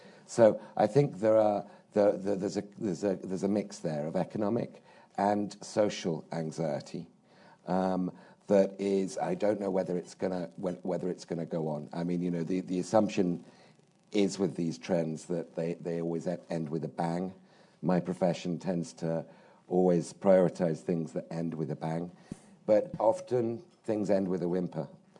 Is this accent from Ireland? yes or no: no; United Kingdom; as you'll have guessed from my accent, I tend to project a little bit from my own country. And what we saw in Brexit